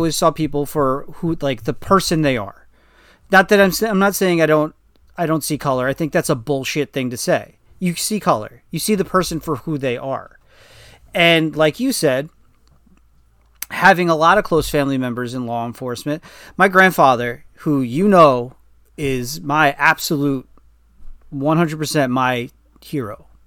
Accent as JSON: {"language": "English", "region": "New York", "country": "United States", "tie": "born or raised there", "said": "because of our upbringing, because where we grew up in New York, we didn't see that."}